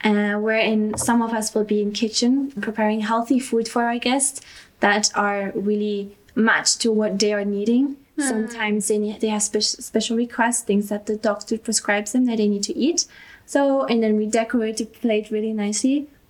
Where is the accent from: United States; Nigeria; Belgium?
Belgium; now in Austria; I grew up in Belgium, a very little country somewhere in Europe, and I decided to go to a mission school.